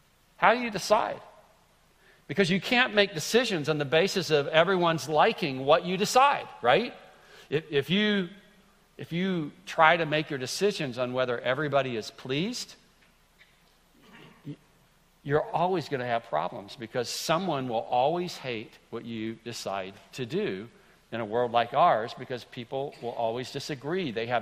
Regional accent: Greenville, United States; certainly like in the days that I grew up in Greenville, eating something that had purple suction cups on it is an abomination.

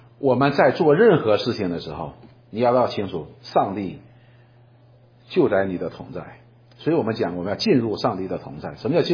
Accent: China; 我们中国人有个概念叫什么

